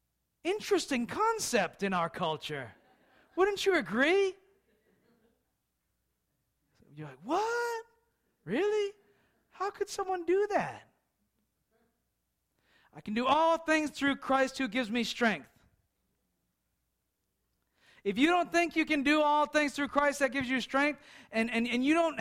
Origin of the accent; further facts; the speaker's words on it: Boston, Massachusetts, United States; accent: Bostonian; I got my Bostonian accent back.